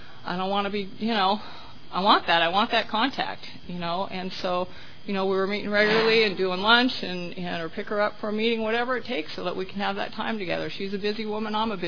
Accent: Redondo Beach, California, United States; I grew up in Redondo Beach. I was born and raised there.

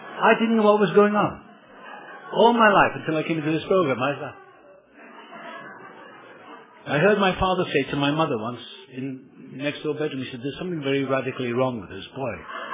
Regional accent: Wales, United Kingdom; born there; I was born in South Wales.

